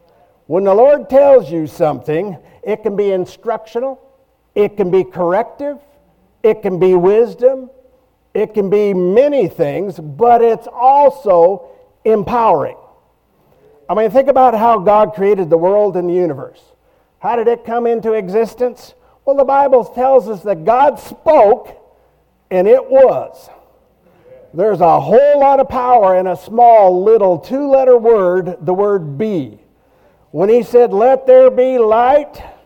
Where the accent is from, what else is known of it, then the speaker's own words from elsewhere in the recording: Montana, United States; also born or lived in North Myrtle Beach, South Carolina; You know, I was born and raised in Montana. That's big sky country.